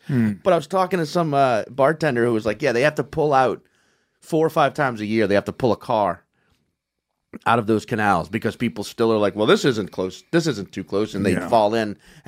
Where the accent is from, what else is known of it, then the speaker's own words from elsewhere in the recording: New York, United States; Like, and living in New York or growing up in New York kind of ruined you for a lot of other cities.